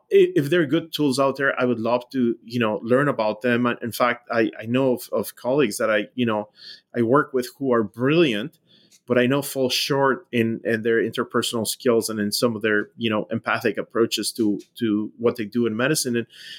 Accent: Mexico; I grew up in Mexico, and I decided I want to go into medicine.

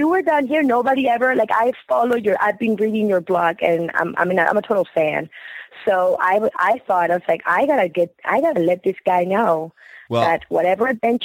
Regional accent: Colombia; I am Colombian.

